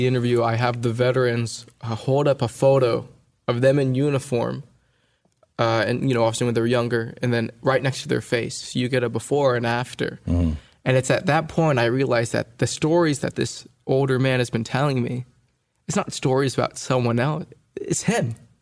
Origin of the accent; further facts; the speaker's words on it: United States; I was born and raised in the U.S. I'm American.